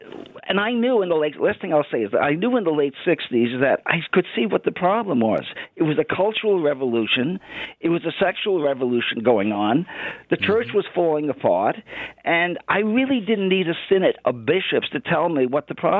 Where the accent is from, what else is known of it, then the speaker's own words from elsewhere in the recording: Queens, New York, United States; The question I have is I grew up in Queens, and I went to St. John's University in the late 60s, and I was majoring in economics.